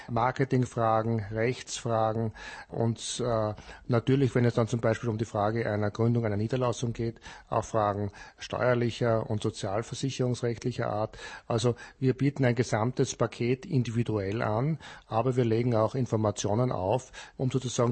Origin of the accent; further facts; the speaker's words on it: Austria; den wir als Österreicher in Tschechien oder die Tschechen in Österreich finden